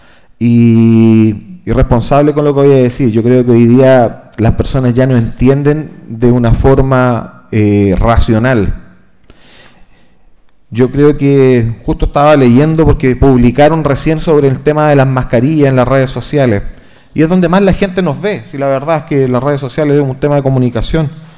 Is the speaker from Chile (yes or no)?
yes; Chile; Está bien, somos chilenos.